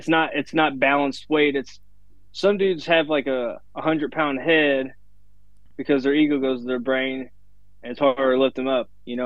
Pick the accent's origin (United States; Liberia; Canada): United States; Indiana; born there; I was born in Indiana, so I like to have a couple places I wrestle in Indiana, and Paradigm's just a hometown show.